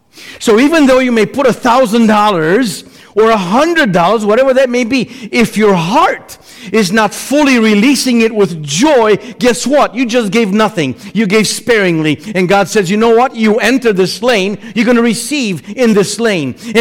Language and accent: English; Chicago, Illinois, United States; even though I'm from Chicago, I am cursed with Chicago road construction no matter where I go.